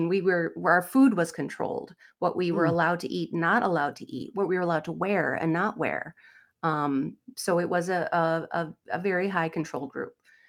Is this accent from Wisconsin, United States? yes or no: yes; Tomah, Wisconsin, United States; also born or lived in Sparta; A little central-ish Wisconsin. Okay. I grew up in the Toma, Sparta area.